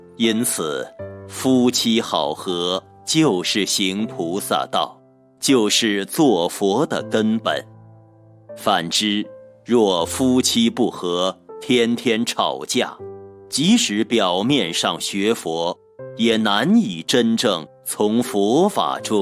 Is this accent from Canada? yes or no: no; China; 我们中国人常说家和万事兴